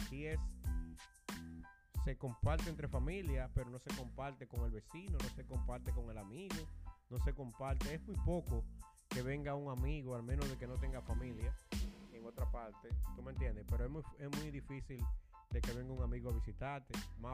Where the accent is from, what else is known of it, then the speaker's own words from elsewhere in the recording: Dominican Republic; moved away; Una de las cosas que yo siempre recuerdo de mi infancia en la República Dominicana y que siempre la llevo muy dentro de mí